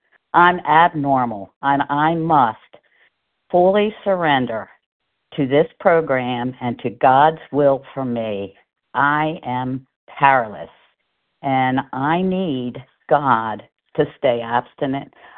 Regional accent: Pennsylvania, United States; I'm from Pennsylvania, but I think I might be listed as … in Maryland.

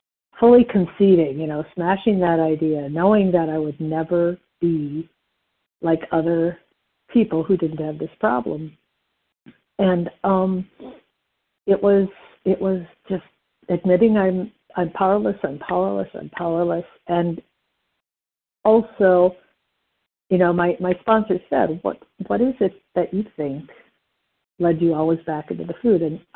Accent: Wisconsin, United States; I'm from Wisconsin, Central Time

